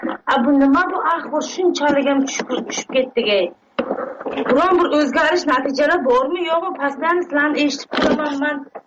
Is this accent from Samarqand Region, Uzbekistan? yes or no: yes; Urgut, Samarqand Region, Uzbekistan; Yo'q, Samarqandning Urgut rayonidan.